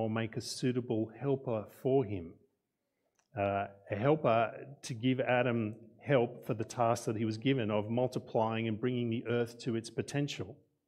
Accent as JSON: {"language": "English", "town": "Newcastle", "region": "New South Wales", "country": "Australia", "tie": "born or raised there", "said": "although I grew up in Newcastle and we always went down to Sydney, which was the capital of New South Wales."}